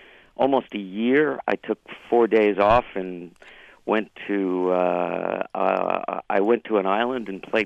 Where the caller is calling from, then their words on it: Florida, United States; I'm calling from Florida, yeah.